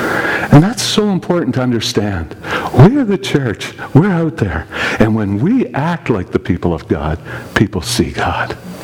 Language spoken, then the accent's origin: English; Manitoba, Canada; I'm from Manitoba where we have cows.